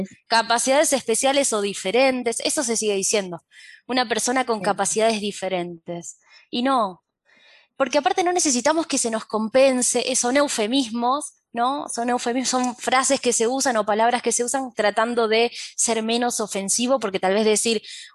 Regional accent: Santa Fe, Argentina; Yo soy de Santa Fe

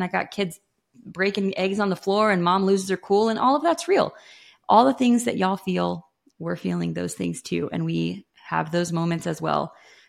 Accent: North Carolina, United States; So I'm from North Carolina. I've got 4 kids.

